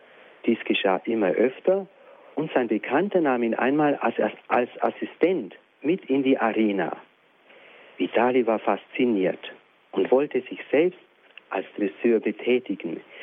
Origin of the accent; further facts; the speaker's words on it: Russia; auch bei uns in Russland gibt es so etwas Ähnliches wie Fasching oder Karneval.